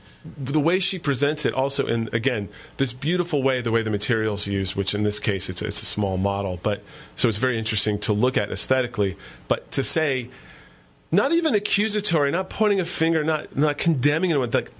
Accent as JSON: {"language": "English", "region": "Virginia", "country": "United States", "tie": "born or raised there", "said": "I think a lot of us growing up in Virginia rode the Rebel Yell a lot. I know I did."}